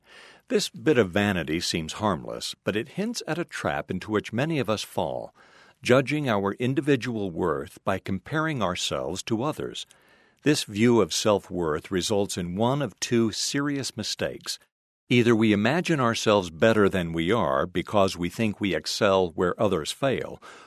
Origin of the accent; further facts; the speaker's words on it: Idaho, United States; As a young man growing up in Idaho, trying to find my place in the world